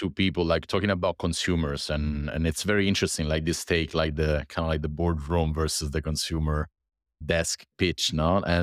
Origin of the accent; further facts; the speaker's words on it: Rome, Lazio, Italy; I'm from Rome, and of course, like all roads lead to Rome.